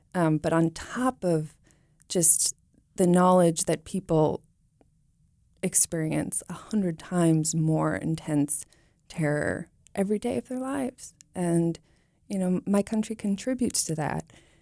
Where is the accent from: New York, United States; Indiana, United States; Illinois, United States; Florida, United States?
New York, United States; I can, you know, say, oh, well, I'm from New York.